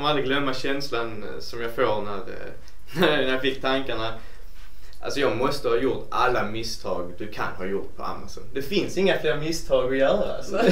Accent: Skåne, Sweden; accent: Skåne dialect; Ja, jag har försökt rätta ut min skånska dialekt

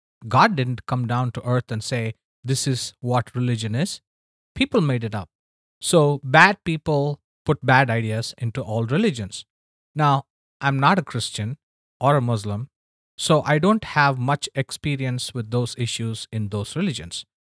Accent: India; I'm originally from India.

